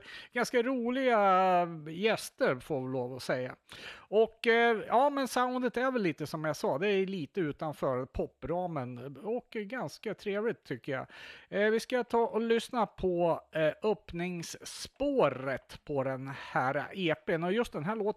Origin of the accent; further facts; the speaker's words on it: Köping, Västmanland County, Sweden; jag var i Köping, min hemstad